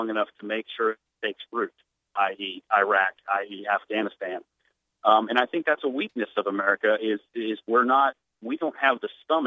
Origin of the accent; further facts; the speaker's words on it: United States; as an American, I would have to be sold by our politicians that things have changed in Cuba.